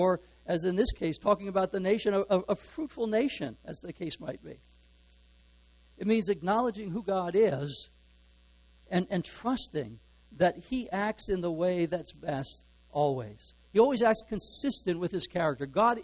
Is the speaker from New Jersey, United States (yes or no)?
yes; New Jersey, United States; I'm from New Jersey, so I can pick on that a little bit.